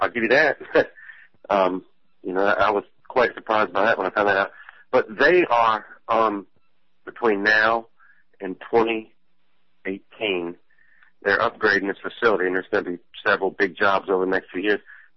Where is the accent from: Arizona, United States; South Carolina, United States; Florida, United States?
Florida, United States; I'm working with them. I'm normally from Florida.